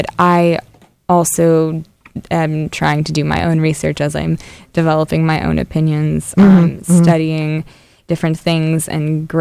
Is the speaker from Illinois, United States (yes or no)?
no; Los Angeles, California, United States; I'm from Los Angeles, so it's always kind of a toss-up.